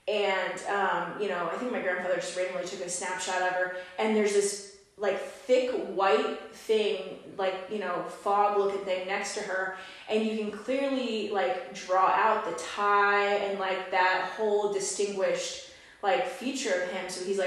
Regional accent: Dover, New Jersey, United States; So my first one is that for those who don't know, I grew up in Dover, New Jersey, like an hour outside of New York City. And I grew up in a haunted house.

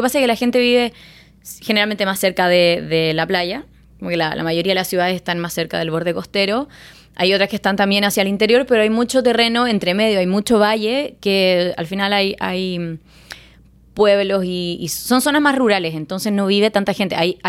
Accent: La Serena, Coquimbo, Chile; also born or lived in Santiago; Soy de Chile, de una ciudad que se llama La Serena, que es una playita al norte de Santiago.

